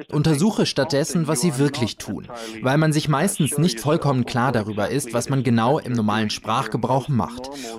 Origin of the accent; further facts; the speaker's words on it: North Rhine-Westphalia, Germany; Ich komme ja aus Ostwestfalen-Lippe